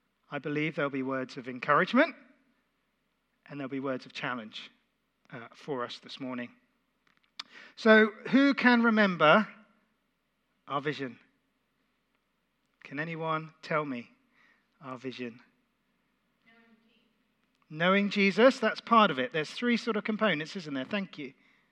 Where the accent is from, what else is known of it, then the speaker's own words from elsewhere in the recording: South East England, United Kingdom; There's a big one near where I was brought up in the New Forest.